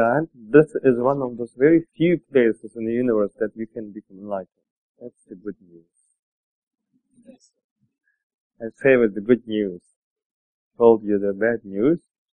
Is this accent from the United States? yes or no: no; Tibet, China; I grew up in Tibet. I was a renunciate for a very long time.